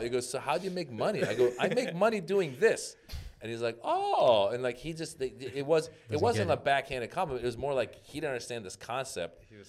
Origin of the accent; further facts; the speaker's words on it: United States; It was more like, oh, I grew up in America, and I loved Eddie Murphy. I wanted to be Eddie Murphy when I was a kid.